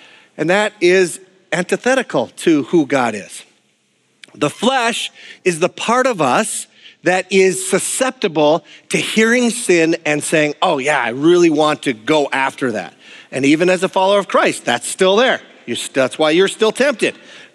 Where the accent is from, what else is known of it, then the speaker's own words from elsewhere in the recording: Minnesota, United States; And I know that doesn't sound nice, but I'm from the Iron Range. That's the way we are.